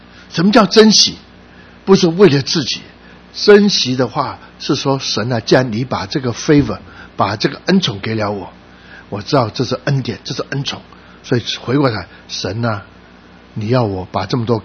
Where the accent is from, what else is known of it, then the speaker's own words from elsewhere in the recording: Guangdong, China; 他知道我是广东人